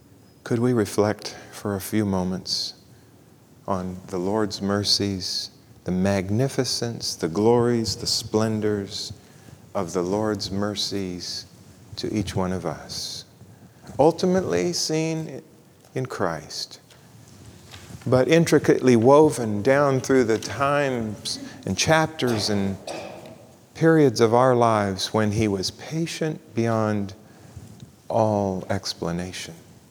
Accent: Papua New Guinea; So this happened while I was too young to remember it, but in the tribe where I grew up in Papua New Guinea

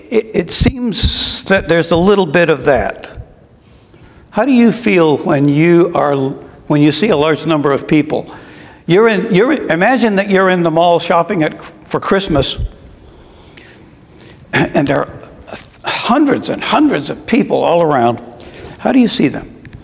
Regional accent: Scotland, United Kingdom; moved away; I was born and raised in Scotland, and I've only been back there once.

